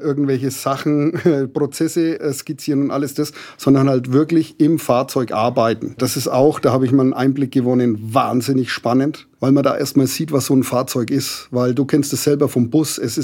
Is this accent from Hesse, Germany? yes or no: no; Nuremberg, Bavaria, Germany; born there; als gebürtiger Nürnberger